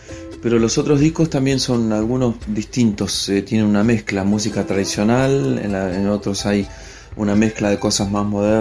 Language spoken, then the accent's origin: Spanish; Pellegrini, Buenos Aires Province, Argentina; also born or lived in La Plata; now in Bolívar, Argentina; músico de la provincia de Buenos Aires, bueno, radicado actualmente en Bolívar, soy oriundo de Pellegrini, Buenos Aires, viví 24 años en La Plata y ahora me mudé al interior de la Pampa Húmeda de nuevo, acá en Bolívar